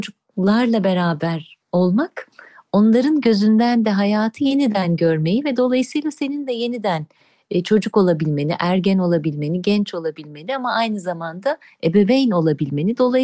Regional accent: Bursa, Turkey; Hani ben Bursa'da büyüdüm ve Uludağ çocuğuyum.

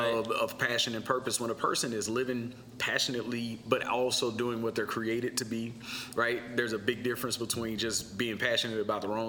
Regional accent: St. Louis, Missouri, United States; now in Texas, United States; Well, originally, my wife and I, we are from St. Louis, Missouri. And had a call from the Lord to move to Texas, and so we did. 2001, we came down here

